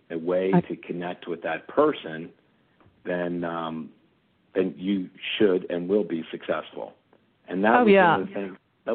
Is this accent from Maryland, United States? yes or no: yes; Baltimore, Maryland, United States; And I was born and raised there. I didn't have a very different life from many others. I grew up in the 1960s.